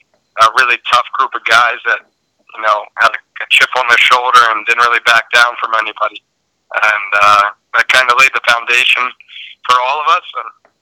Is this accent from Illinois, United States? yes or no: no; Maryland, United States; now in New York, United States; I grew up in Maryland, which is pretty ironic that now I'm making my way up north into New York for the last 10 years.